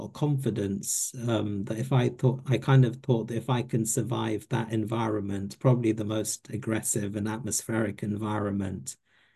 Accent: Hackney, London, United Kingdom; Yeah, so when I grew up in London, originally we lived in Hackney. So Hackney's very posh now, but when I grew up there, over 40 years ago, it was considered a ghetto.

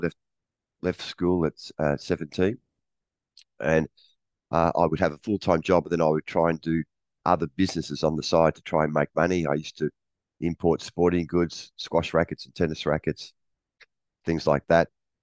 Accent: Sydney, New South Wales, Australia; I'm from Sydney in Australia.

